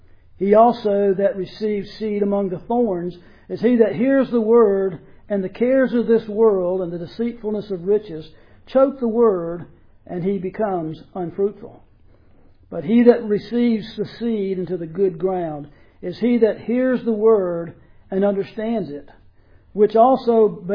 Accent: Savannah, Georgia, United States; You know, I grew up in Savannah, and everybody basically was Christians.

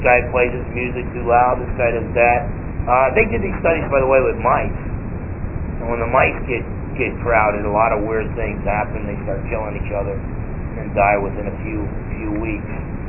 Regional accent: New Jersey, United States; born there; I was born in North New Jersey.

